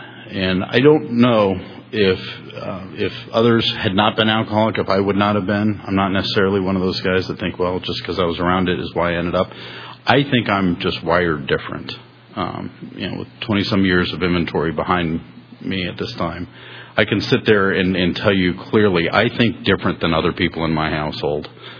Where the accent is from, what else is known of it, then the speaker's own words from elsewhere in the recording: Tampa, Florida, United States; So I grew up here in the Tampa Bay area.